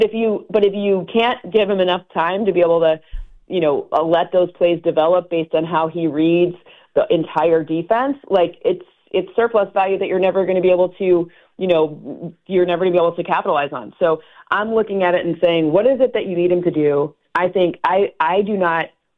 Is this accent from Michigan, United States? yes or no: yes; Michigan, United States; I grew up near Michigan State, so I've known him for a long time.